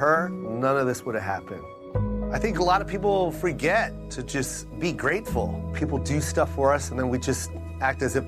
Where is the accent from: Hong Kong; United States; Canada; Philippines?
Philippines; I didn't want to go up on stage and just be like, oh, I'm Filipino and Filipinos do this.